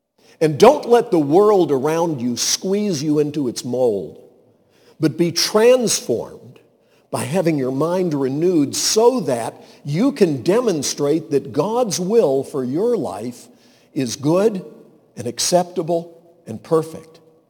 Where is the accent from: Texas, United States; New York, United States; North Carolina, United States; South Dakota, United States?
North Carolina, United States; When I was growing up in Western Carolina … because I wanted people to know about Jesus.